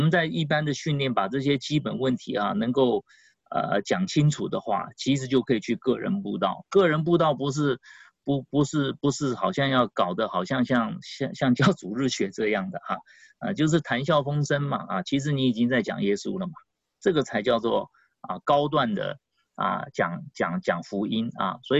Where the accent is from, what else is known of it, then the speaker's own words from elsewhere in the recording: China; 这个我们中国人